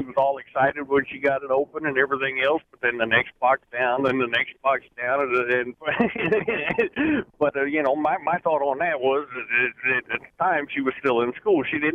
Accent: Wyoming, United States; No, I'm actually originally from Wyoming.

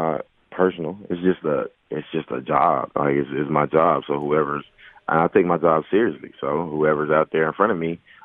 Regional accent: Nashville, Tennessee, United States; You know, that's my team too. I'm from Nashville. That's my team.

